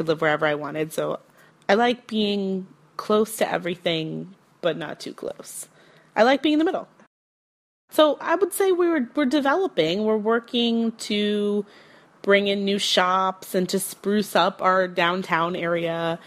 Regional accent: Durham, Maine, United States; I'm from Durham, Maine.

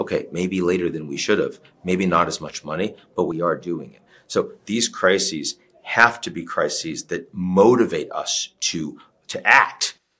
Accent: United States; Well, I mean, in part because I'm an American, and this election period is unprecedentedly challenging.

